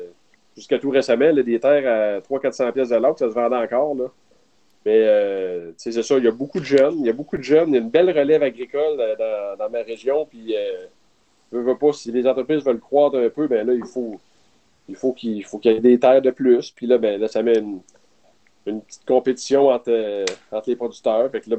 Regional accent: Quebec, Canada; ça m'a ramené dans ma région natale, parce que je suis d'ici en Abitibi-Témiscamingue, de Mécamique.

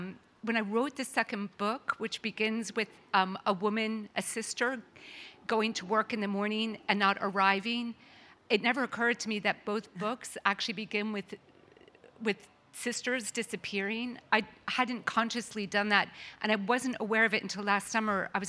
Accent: Philadelphia, Pennsylvania, United States; I grew up in Philadelphia. My father's from Sligo, and I grew up, I'm one of eight children

